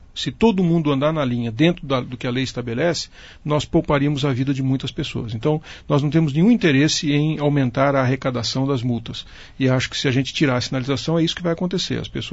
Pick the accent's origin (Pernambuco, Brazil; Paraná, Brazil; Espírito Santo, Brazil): Paraná, Brazil; Maringá; porque sou do partido, porque sou de Maringá.